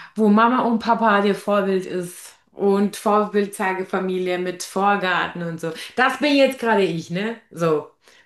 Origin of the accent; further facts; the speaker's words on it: Germany; born there; Ich bin gebürtige Deutsch-Türkin. Ich bin in einer Multikulti-Familie aufgewachsen.